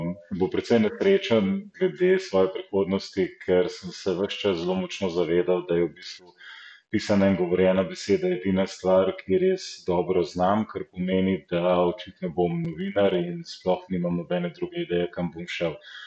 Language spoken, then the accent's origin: Slovenian; Kranj, Upper Carniola, Slovenia; Nekako v smislu, jaz sem iz Kranja, sem rekel